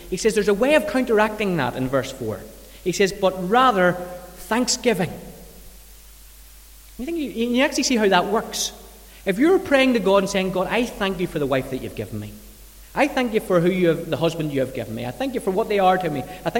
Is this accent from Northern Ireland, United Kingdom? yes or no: yes; Northern Ireland, United Kingdom; That's part of what it is to have crack and part of being Northern Irish and part of being human.